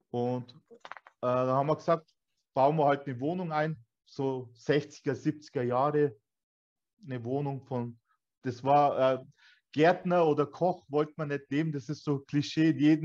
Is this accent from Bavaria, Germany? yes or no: yes; Bavaria, Germany; ich bin ein bayerischer Türk. Ich bin Türke. Also ich bin hier geboren, aufgewachsen. Meine Eltern kamen damals aus der Türkei. Ich bin zweite Generation.